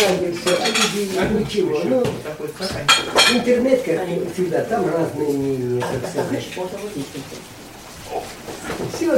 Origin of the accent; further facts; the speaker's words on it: Ukraine; moved away as an adult; now in Moscow, Russia; Я вообще украинец, родился там, жил.